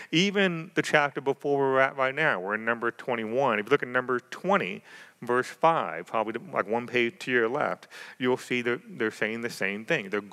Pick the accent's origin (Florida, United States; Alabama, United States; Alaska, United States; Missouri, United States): Florida, United States; Tampa; so I'm from Florida originally, and so I grew up in Tampa, Florida.